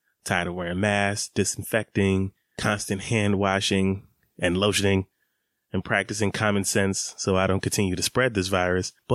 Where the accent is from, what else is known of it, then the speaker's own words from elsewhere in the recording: Atlanta, Georgia, United States; Growing up in Atlanta, summers is hot.